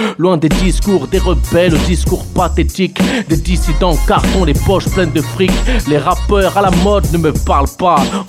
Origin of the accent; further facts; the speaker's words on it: Aulnay-sous-Bois, Île-de-France, France; je viens d'Amérique latine. J'ai grandi à Aulnay, au 3000, pas loin de Blanc-Ménil.